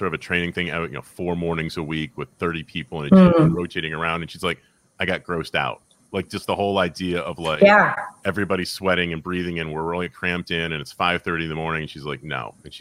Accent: Syracuse, New York, United States; I grew up in Syracuse, New York.

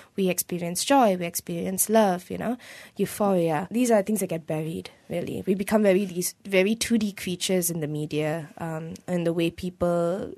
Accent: India; it's strange that as an Indian girl growing up, I noticed that a lot of my other friends who are Indian

